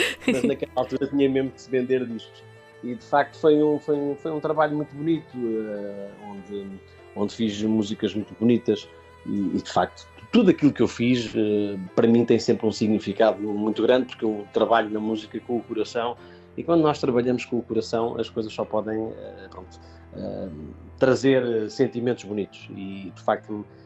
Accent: Miratejo, Setúbal, Portugal; Eu resido aqui na margem sul do Tejo, não é? Digamos ali na zona da Almada, Correios, Seixal. Fui criado aqui, no Miratejo.

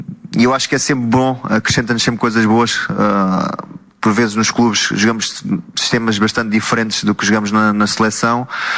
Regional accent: Portugal; Eu acho que nós enquanto portugueses também temos que ficar orgulhosos

